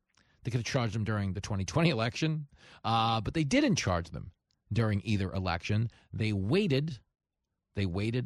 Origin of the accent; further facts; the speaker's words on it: Long Island, New York, United States; Where I grew up on Long Island, we still have United Skates. We have the Skatosaurus, the guy in the dinosaur costume.